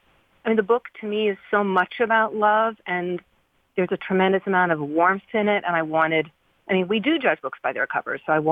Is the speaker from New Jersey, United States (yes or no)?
yes; New Jersey, United States; Yeah, I was raised in New Jersey, just outside of New York City.